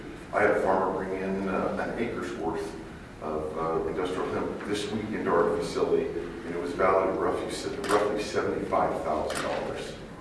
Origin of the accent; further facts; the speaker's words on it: Morgan, Utah, United States; I'm from Morgan, Utah.